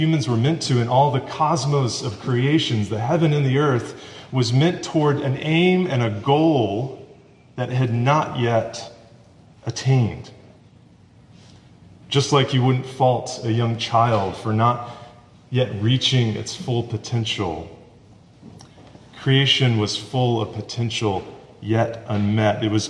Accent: Decatur, Georgia, United States; born or raised there

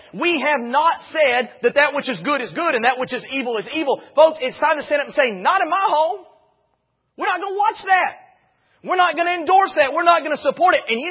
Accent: Texas, United States; the incumbent governor for my home state back then of Texas

